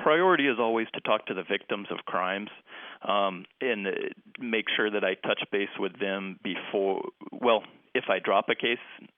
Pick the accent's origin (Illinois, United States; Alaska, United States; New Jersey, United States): Alaska, United States; Juneau; I grew up in Juneau, so I used to go to Petersburg a lot in sports and back in high school.